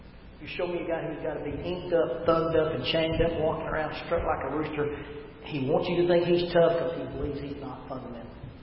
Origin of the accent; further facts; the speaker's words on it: the South, United States; I grew up in the South. I grew up in the buckle of the Bible Belt.